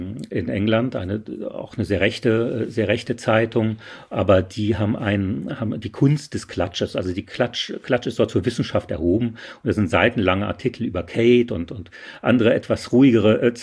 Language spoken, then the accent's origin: German; Saarland, Germany; ich bin im Saarland groß geworden